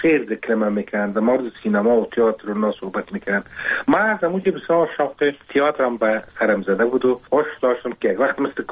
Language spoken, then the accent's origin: Persian; Kabul, Afghanistan; ما در کنار کابل نداری زندگی میکردیم و پیدا شده بودم